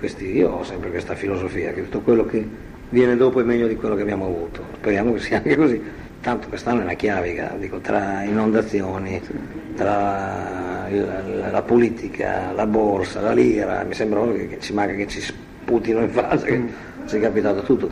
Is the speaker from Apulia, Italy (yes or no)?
no; Emilia-Romagna, Italy; sono emiliano